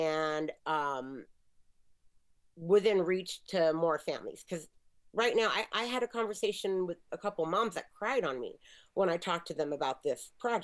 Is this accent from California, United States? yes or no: yes; California, United States; I'm from the Bay Area, where we have like the Exploratorium and Children's Museum